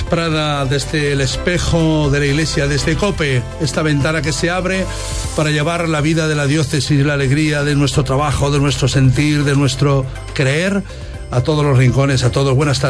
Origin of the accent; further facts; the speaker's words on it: Valencian Community, Spain; Los que somos de la Vega Baja sabemos lo que significa tener agua o no tener agua.